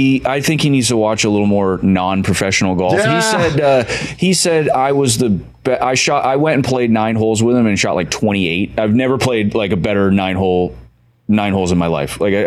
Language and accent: English; Minnesota, United States; I grew up in Minnesota or was born there.